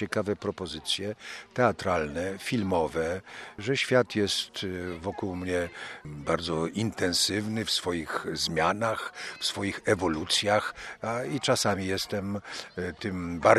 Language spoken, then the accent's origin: Polish; Świętokrzyskie Voivodeship, Poland; Ja jestem prosty chłop z Kieleckiego